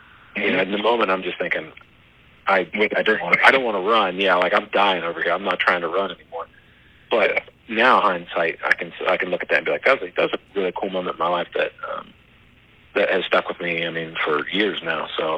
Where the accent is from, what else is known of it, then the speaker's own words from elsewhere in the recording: Parkersburg, West Virginia, United States; also born or lived in Fairmont; I was born in Fairmont, West Virginia, and my mom and dad were together at that point. But then, I don't know what the time frame is. My dad moved to Florida pretty soon after I was born, and then my mom moved to Parkersburg, which I moved in with my grandma.